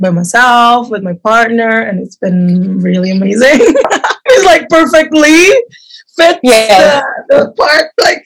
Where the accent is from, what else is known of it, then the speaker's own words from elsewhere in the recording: Jakarta, Indonesia; English is a second language; I grew up in Indonesia, Jakarta, and my environment is very religious and very conservative.